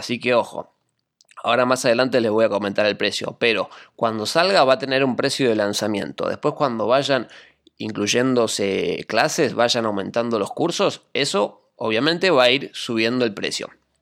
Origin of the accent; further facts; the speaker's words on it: Argentina; me preguntan, ¿por qué en dólares si sos argentino? Bueno, Argentina es un tema particular